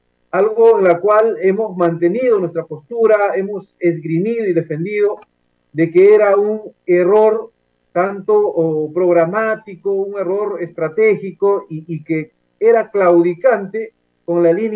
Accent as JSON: {"language": "Spanish", "region": "Ayacucho", "country": "Peru", "said": "La vida de un ayacuchano, yo soy de Ayacucho, en Ayacucho impunemente asesinaron a 10 personas, ¿no?"}